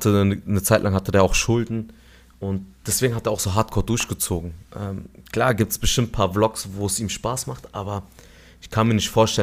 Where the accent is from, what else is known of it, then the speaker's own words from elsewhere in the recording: Adana, Turkey; Adana, aus meiner Heimatstadt.